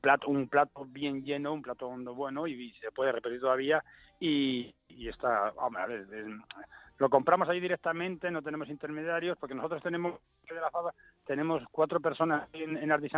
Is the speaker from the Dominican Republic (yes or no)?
no; Asturias, Spain; Yo soy del oriente de Asturias, sí. Y la tenemos de la zona de Llanes. Como te comentaba antes, en el barrio de Risana es un uh-huh. barrio que está pegado a 6 kilómetros de la mar. Es muy húmedo, mucho regadío, es un valle pasa un río